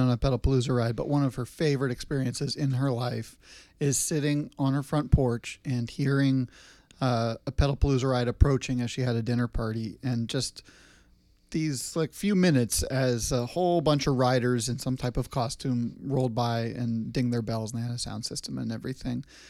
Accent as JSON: {"language": "English", "town": "Boston", "region": "Massachusetts", "country": "United States", "tie": "born or raised there", "lives_now": "Portland, United States", "said": "Yeah, so growing up in Boston, I've always been impressed with how tolerant and patient other road users are towards bicyclists."}